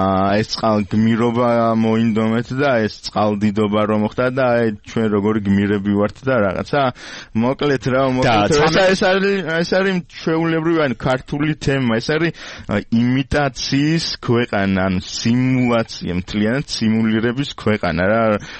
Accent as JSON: {"language": "Georgian", "region": "Tbilisi", "country": "Georgia", "said": "ჩვენ თბილისელები ვართ"}